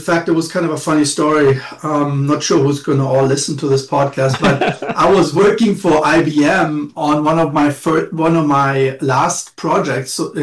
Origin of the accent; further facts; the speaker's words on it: Germany; moved away as an adult; now in United States; I was a very successful tennis player in Germany. You know, I grew up in the Boris Becker era.